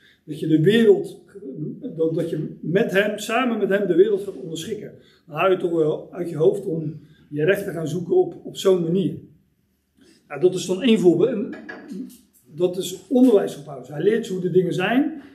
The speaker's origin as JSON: {"language": "Dutch", "town": "Hendrik-Ido-Ambacht", "region": "South Holland", "country": "Netherlands", "said": "Dat is dan in de buurt waar ik vandaan kom. Ik woon in Hendrik Ido Ambacht."}